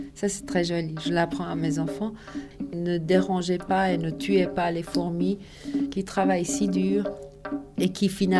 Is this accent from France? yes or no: no; Iran; moved away; Donc mon père, il est parti d'abord, je l'ai suivi et on est parti, et on a quitté l'Iran pour l'Angleterre.